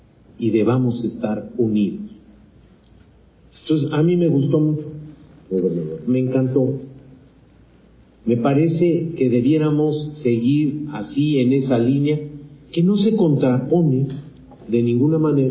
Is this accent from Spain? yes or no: no; Mexico; Somos mexicanos porque nos identificamos.